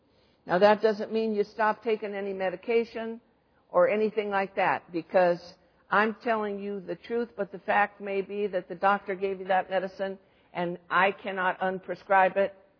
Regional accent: Detroit, Michigan, United States; I'm from Detroit, you know. I don't apologize for it, but I don't tell many people I am from Detroit either.

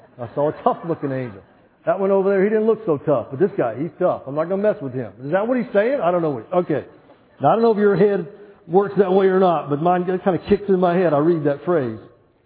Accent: the South, United States; accent: southern; So don't let my southern accent get you.

